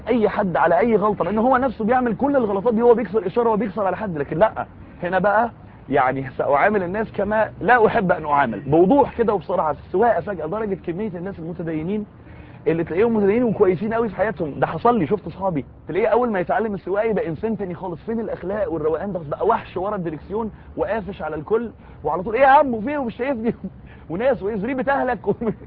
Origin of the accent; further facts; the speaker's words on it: Egypt; وانا مصري فبتكلم عن تجربتي انا اليوميه